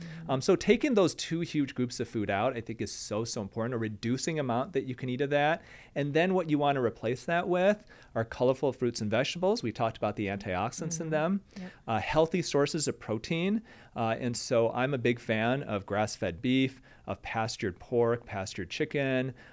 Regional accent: Michigan, United States; You know, I'm from Michigan, you know, you're Tennessee.

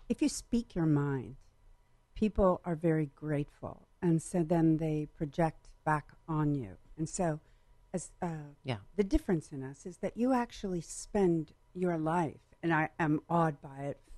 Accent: New York, United States; and we're from Central New York and Western New York.

